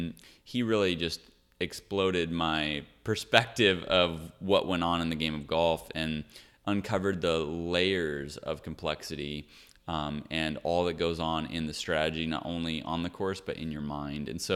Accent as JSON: {"language": "English", "region": "Kansas", "country": "United States", "tie": "born or raised there", "said": "we grew up in Kansas, so it was a windy place."}